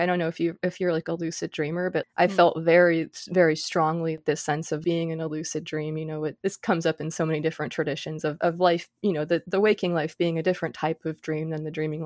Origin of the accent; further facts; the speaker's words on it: Colorado, United States; I grew up in Colorado where it's just gorgeous and everything.